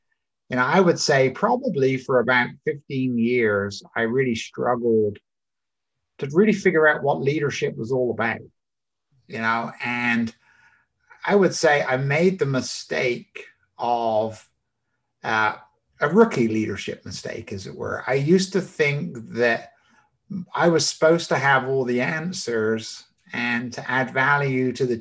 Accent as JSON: {"language": "English", "region": "England", "country": "United Kingdom", "tie": "born or raised there", "said": "But I grew up in the UK. I grew up in England, which probably also says a lot about my passion for soccer."}